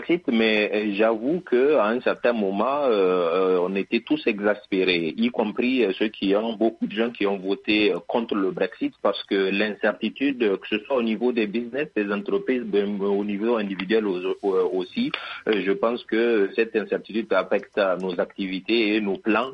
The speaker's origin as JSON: {"language": "French", "country": "Niger", "moved": "yes", "said": "Dans mon pays d'origine au Niger"}